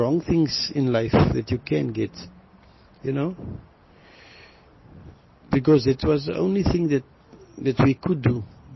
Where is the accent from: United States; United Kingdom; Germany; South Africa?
South Africa; Western Cape; And because I came from Inova Park, I started here in Mitchell's Plain also with the same lifestyle.